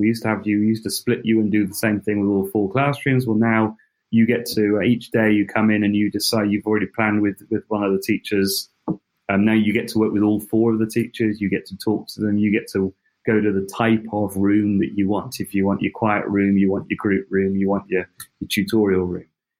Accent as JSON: {"language": "English", "country": "United Kingdom", "moved": "as an adult", "lives_now": "New Zealand", "said": "I am a Brit. I am a UK. I now have a Kiwi passport, but I am from the UK."}